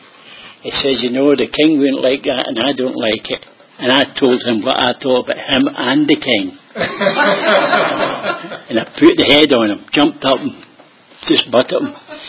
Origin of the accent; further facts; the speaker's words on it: Renton, Scotland, United Kingdom; I was born and bred in Scotland, a little place called Renton, R-E-N-T-O-N, 17 miles from Glasgow, and 3 miles from Loch Lomond.